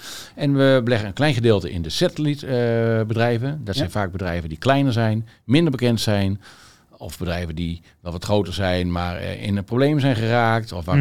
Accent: Friesland, Netherlands; Ik ben een Fries.

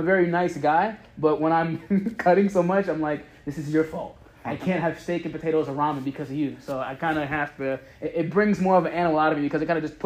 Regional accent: New York, United States; I'm a New Yorker through and through. You know, that's where I came up at.

